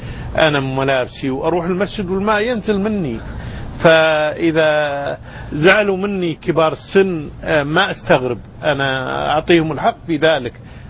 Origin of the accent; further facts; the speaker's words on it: Kuwait City, Capital Governorate, Kuwait; شوي شديدين عندنا بالكويت، ورغم هذا